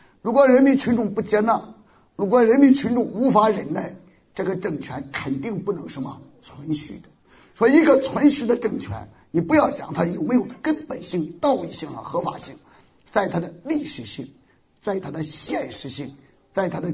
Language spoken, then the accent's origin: Chinese; China; 我们中国人，尤其是我们中国的基督徒